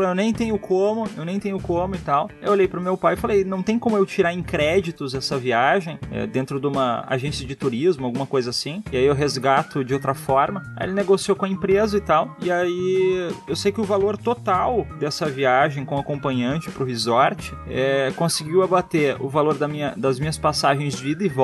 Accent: Porto Alegre, Rio Grande do Sul, Brazil; now in Blumenau, Brazil; É que eu vim de Porto Alegre, entende? Então eu já vim de uma cidade relativamente grande também. Já vim de uma capital. E aí eu saí de Porto Alegre justamente pela questão da qualidade de vida

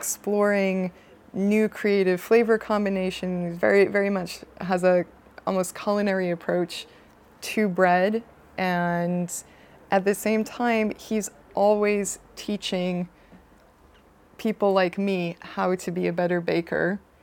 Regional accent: Boston, Massachusetts, United States; It's sorry, excuse me. I'm from Boston. I have no manners.

